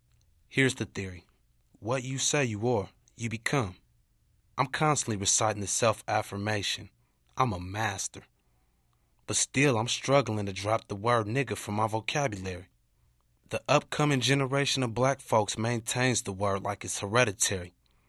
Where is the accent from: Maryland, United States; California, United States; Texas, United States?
California, United States; On a recent trip to Ghana, I told a young salesman in the marketplace that I was from California.